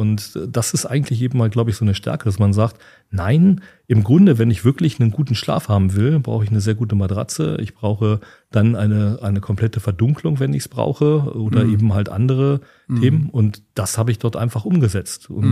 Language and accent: German; Hanover, Lower Saxony, Germany; Und Hannover, ich bin Hannoveraner, das werde ich nicht verleugnen können.